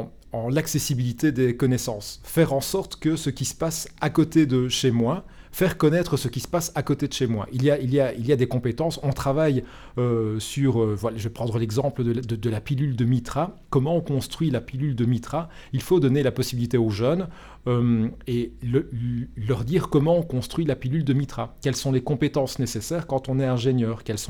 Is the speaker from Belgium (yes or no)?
yes; Wallonia, Belgium; On est wallon, on a tendance à douter de ce qu'on est susceptible et capable de faire.